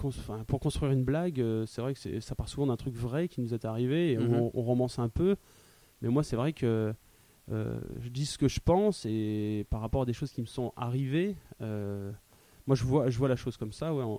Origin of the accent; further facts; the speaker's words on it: Bourges, Centre-Val de Loire, France; Ouais, je viens de Bourges.